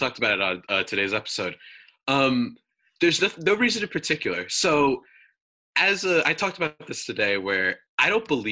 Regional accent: New Jersey, United States; so I'm from New Jersey, right? So you got to root for the Jets. You got to root for the Yankees. You got to root for the Mets.

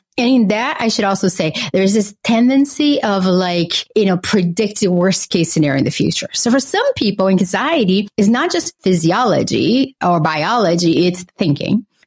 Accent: Brazil; now in United States; I grew up in Brazil with a single mother. We had very little resources for a period of our lives.

